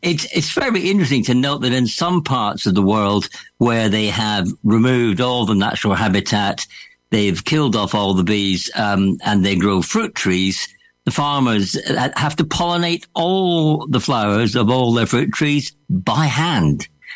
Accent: Scotland, United Kingdom; And when I was growing up in Scotland, which is not renowned for being a terribly hot place

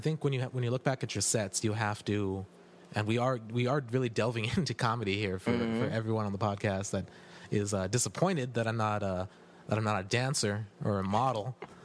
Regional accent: Los Angeles, California, United States; I grew up in East L.A., but I don't speak Spanish. I don't relate to a lot of things that are going on in East L.A.

